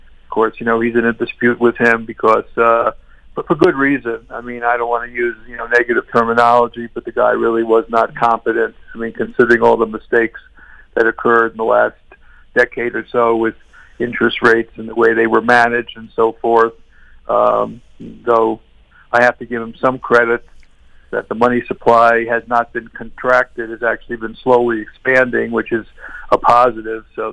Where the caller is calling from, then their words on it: Flagstaff, Arizona, United States; Yes, I'm broadcasting from Flagstaff, Arizona, which is up around 7,000 feet and home of the very famous Lowell Observatory